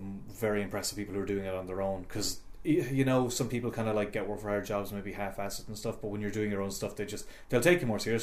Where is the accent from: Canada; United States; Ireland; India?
Ireland; Leinster; Yeah, I think there's a certain work ethic that we had growing up here, that it's like, you know, because like I've had some crap jobs.